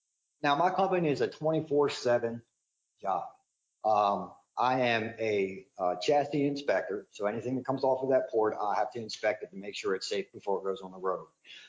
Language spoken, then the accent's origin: English; Baltimore, Maryland, United States; We're originally from Baltimore, so we didn't actually have this kind of, you know, issues or anything about by putting buildings somewhere.